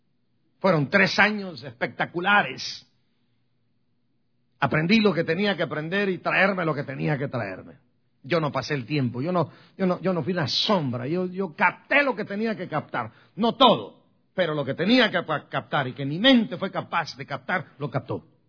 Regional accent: Guatemala; now in San Francisco, United States; palabras que yo oía que me decían cuando recién llegué de Guatemala a San Francisco.

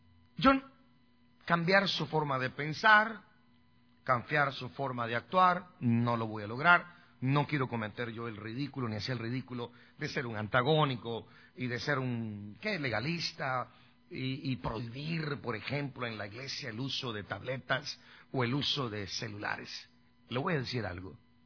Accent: Guastatoya, El Progreso, Guatemala; Ellos eran los únicos dos que en mi pueblo, en Guastatoya, tenían el ministerio para llevar el mensaje, la palabra, a la prisión.

